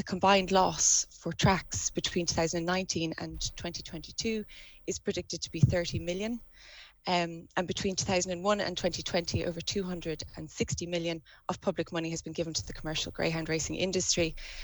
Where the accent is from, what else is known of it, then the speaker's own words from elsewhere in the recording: Munster, Ireland; I'm from West Cork myself.